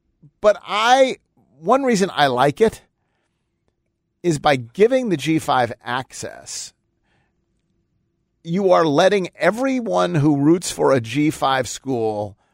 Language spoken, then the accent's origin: English; Buffalo, New York, United States; now in Memphis, United States; That's just because I'm from Buffalo and I live in Memphis.